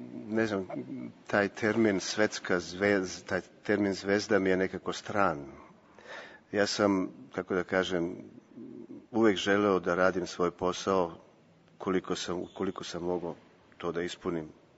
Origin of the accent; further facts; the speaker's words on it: Serbia; now in Berlin, Germany; znam da je teško u ovo vreme biti Srbin u Berlinu, u Nemačkoj